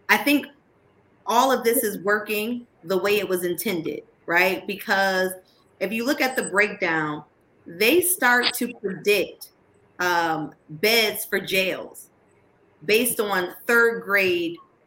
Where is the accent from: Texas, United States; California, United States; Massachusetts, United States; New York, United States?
New York, United States; Buffalo; Like, I'm from upstate New York, I'm from Buffalo. I grew up in one of those neighborhoods that was like heavily impacted, heavily criminalized due to policies of the war on drugs.